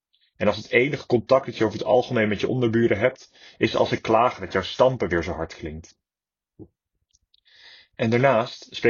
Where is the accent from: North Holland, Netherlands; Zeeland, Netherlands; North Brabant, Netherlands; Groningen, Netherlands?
North Holland, Netherlands; Amsterdam; Volgens mij zijn we als Amsterdammers gewoon heel erg met onszelf bezig.